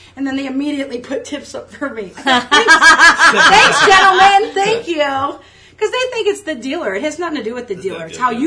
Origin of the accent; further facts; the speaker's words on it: Chicago, Illinois, United States; I'm from Chicago, and I worked in a riverboat casino.